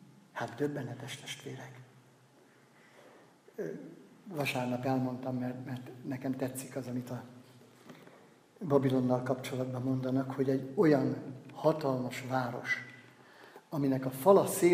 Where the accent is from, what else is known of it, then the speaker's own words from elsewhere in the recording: Sárospatak, Borsod-Abaúj-Zemplén, Hungary; Sárospataki vagyok, tehát a Tokaj hegy alja és a bor, az az életünkhöz, a napi életünkhöz hozzátartozott gyerekkoromtól kezdve